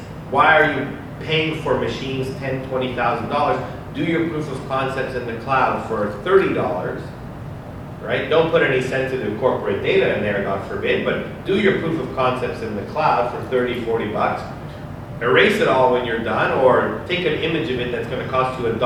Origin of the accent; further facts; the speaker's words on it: Canada; So, I'm from Canada